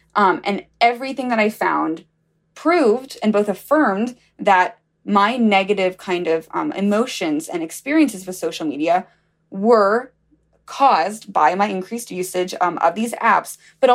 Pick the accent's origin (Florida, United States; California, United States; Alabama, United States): Alabama, United States; And I thought, you know, I'm going to be so lucky to get to Mississippi. I'm from Alabama.